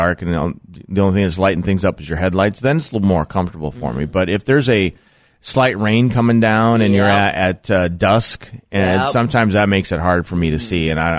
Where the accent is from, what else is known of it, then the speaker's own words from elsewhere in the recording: Midwest, United States; growing up in the Midwest, where we deal with ice and snow and things like